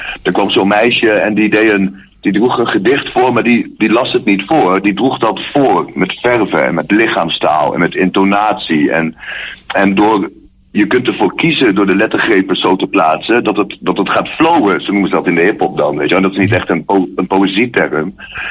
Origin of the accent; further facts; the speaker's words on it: Meppel, Drenthe, Netherlands; ik ben 42 jaar oud. Ik kom uit Meppel, daar ben ik ook al 5 jaar op de dag af bijna de stadsdichter van.